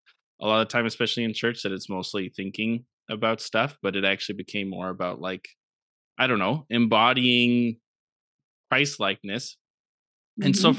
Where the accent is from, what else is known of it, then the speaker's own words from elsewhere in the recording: Canada; and I'm Canadian, so I went to a Bible college